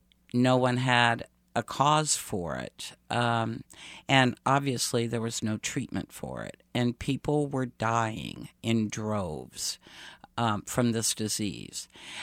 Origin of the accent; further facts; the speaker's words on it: Terre Haute, Indiana, United States; I was born and raised in Terre Haute, Indiana, and no offense to Terre Haute, Indiana, but my one goal in life was to get out of Terre Haute, Indiana.